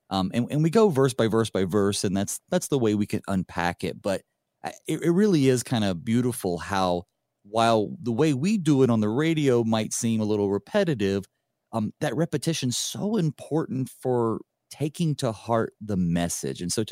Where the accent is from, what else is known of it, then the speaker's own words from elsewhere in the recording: North Carolina, United States; Today's guest is joining us from North Carolina, my home state, although he's on the other side of it.